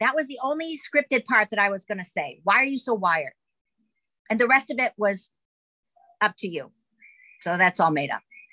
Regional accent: Illinois, United States; also born or lived in Park Forest; I grew up in Illinois. I was born in a town called Park Forest, which was the first planned suburb

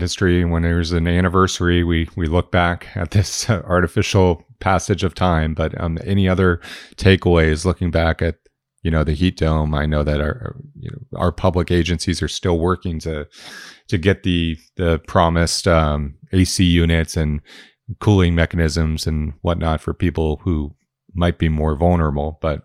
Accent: Medford, Oregon, United States; Medford, my hometown, had something like 74 days or something like

